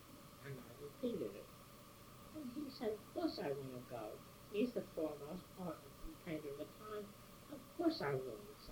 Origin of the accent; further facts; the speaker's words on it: United States; accent: American; And I'm fluent in French, but my accent is purely American.